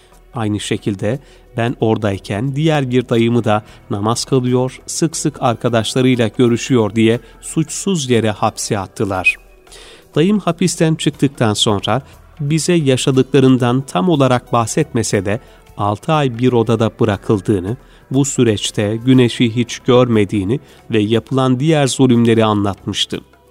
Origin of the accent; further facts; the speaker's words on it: Xinjiang, China; now in Turkey; Doğu Türkistanlıyım. 23 yaşındayım ve Türkiye'de öğrenciyim.